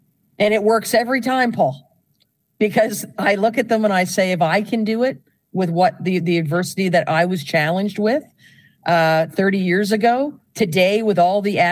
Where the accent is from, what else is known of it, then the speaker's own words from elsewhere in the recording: Yarmouth, Nova Scotia, Canada; I'm from Yarmouth.